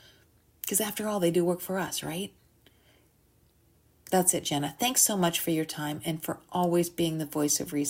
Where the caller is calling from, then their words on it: Georgia, United States; I'm calling from Georgia, where I live